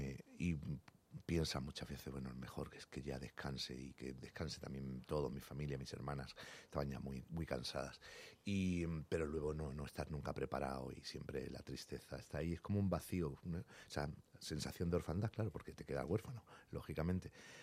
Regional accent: Andalusia, Spain; Somos cuatro de la compañía, somos seis actores, cuatro somos andaluces.

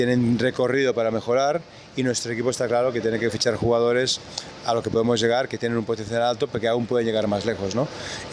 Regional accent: Spain; Me hace ilusión entrar en mi país, en la Liga CB

